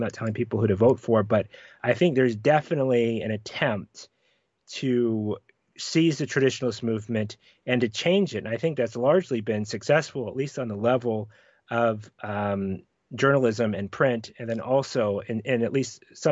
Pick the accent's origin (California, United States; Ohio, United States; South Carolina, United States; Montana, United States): Montana, United States; my home state of Montana